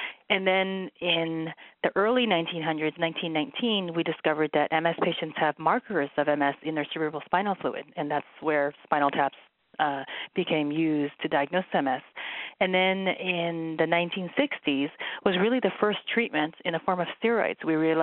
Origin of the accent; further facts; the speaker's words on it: Bellingham, Washington, United States; I grew up in Bellingham, Washington, and I did my training in medical school as well as neurology residency at the University of Washington.